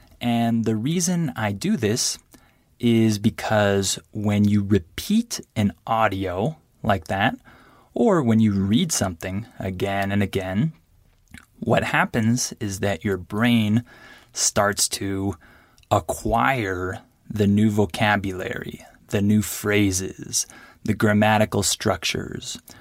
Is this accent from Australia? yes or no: no; California, United States; first language English; I'm from California, and I love languages.